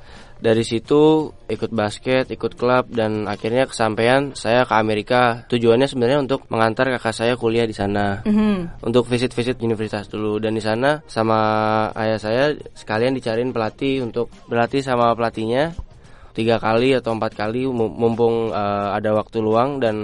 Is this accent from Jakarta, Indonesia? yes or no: yes; Jakarta, Indonesia; Saya datang dari Jakarta dan umur saya 15 tahun.